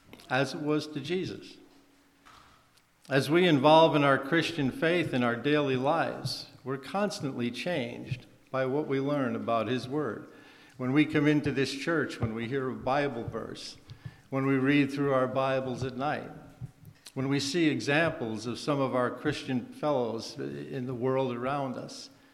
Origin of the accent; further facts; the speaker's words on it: New York City, New York, United States; I grew up in New York City, where we had a soapbox preacher on almost every street corner.